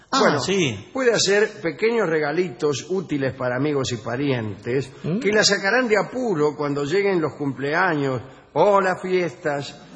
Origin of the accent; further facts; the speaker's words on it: Moscow, Russia; Yo me baño con agua fría directamente, incluso en mi infancia, que fue en Moscú.